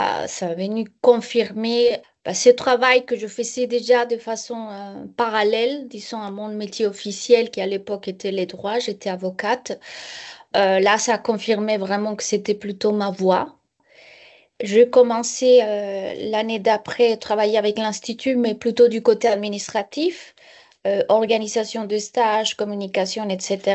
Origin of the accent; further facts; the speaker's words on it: Colombia; now in France; Je viens de Colombie, je m'installe en France.